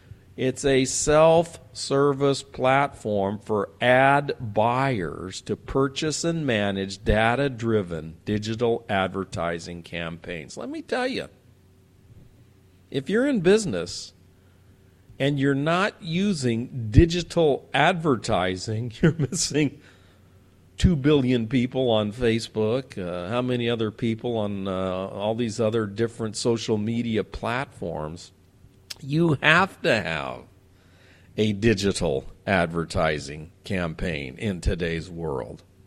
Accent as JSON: {"language": "English", "region": "California", "country": "United States", "said": "I know, I'm from California."}